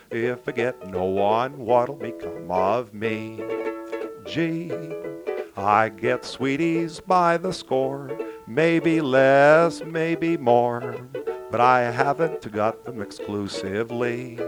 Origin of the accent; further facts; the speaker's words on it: New England, United States; Well, my passion for music in the South has taken me away from my native New England. But when I grew up in New England